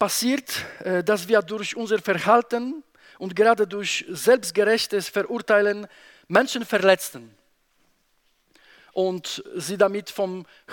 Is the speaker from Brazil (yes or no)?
no; Poland; German is a second language; Bei uns in Polen ist so, dass der Pastor, das ist eine Person, ja, das kommt noch von unserer Mentalität polnische, wo die Priester so ganz hoch über dem Volk sind.